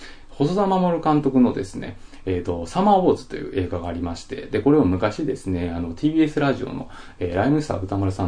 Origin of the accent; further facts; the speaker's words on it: Osaka, Japan; 私もね、その、あの出身が大阪なもんですから